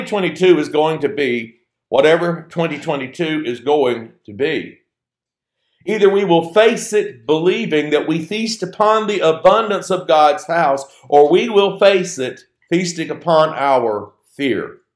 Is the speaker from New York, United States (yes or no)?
no; Georgia, United States; moved away; when I left my hometown back in Georgia